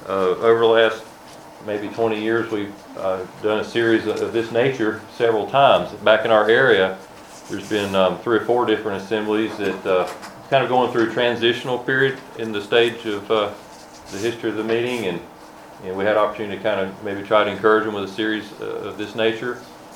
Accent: North Carolina, United States; I'll just briefly mention that we're from Central North Carolina

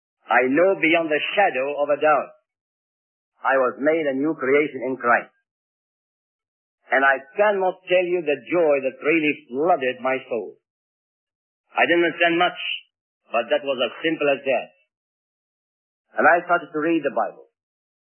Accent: Egypt; Matter of fact, I know that there were only two churches building in my hometown. It was about 70 miles southwest of Cairo, Egypt.

